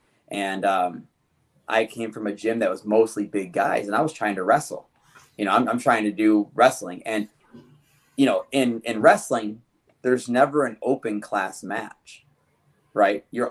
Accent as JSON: {"language": "English", "region": "Ohio", "country": "United States", "said": "I'm from Ohio originally. I grew up wrestling."}